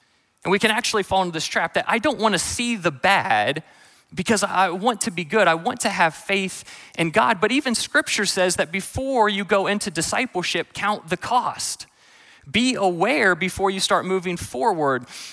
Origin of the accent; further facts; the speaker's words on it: Indiana, United States; You see, I grew up in Indiana, and about two towns from me was Amish country, or so we believed.